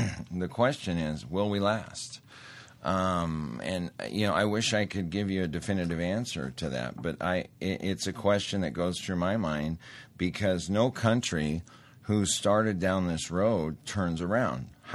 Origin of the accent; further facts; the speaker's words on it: Montana, United States; I grew up in Montana. I've got a pretty assertive speech pattern.